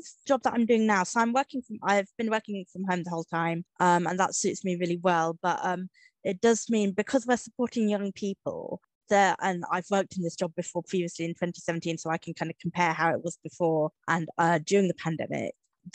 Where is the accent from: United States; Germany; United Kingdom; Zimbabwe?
United Kingdom; as a British disabled student, I'm eligible and do receive disabled students allowance.